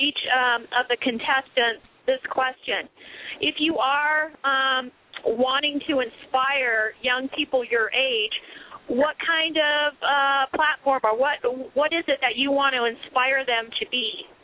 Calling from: Temecula, California, United States; I'm calling from Temecula, California.

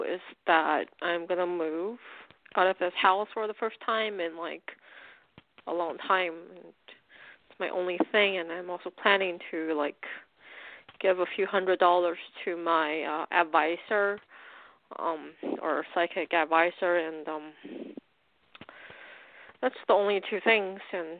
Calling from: Pennsylvania, United States; From Pennsylvania.

